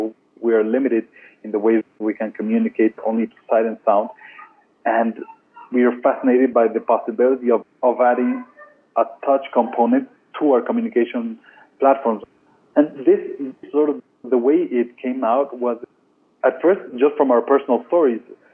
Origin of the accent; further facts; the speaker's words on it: Ecuador; and I'm from Ecuador, so being in a slow-moving economy, you're just drawn to the fast movement of technology.